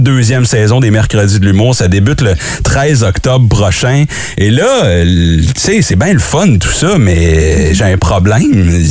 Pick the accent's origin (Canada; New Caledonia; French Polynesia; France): Canada; Gatineau, Quebec; je viens d'ici, j'ai grandi dans le Vieux Hall et sur Portage